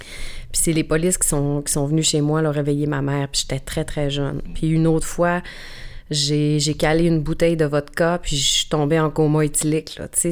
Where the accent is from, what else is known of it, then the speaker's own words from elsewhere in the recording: Alma, Quebec, Canada; je suis native d'Alma, j'ai 38 ans